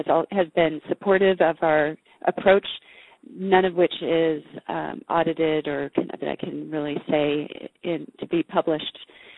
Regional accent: Richland, Washington, United States; Oh, I grew up in Richland, Washington, which is a small town in eastern Washington.

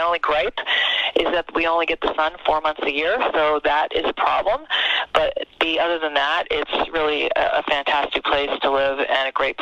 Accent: New York, United States; now in Cleveland, United States; And being a New Yorker and meeting a Clevelander, I fell in love with my husband, and he wanted to raise his family in the Cleveland area where his parents were and his siblings.

